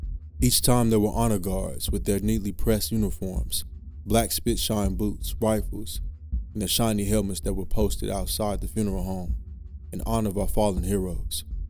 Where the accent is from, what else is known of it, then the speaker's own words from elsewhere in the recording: Plainfield, New Jersey, United States; My hometown of Plainfield, New Jersey had a Memorial Day, 4th of July, and a Veterans Day parade.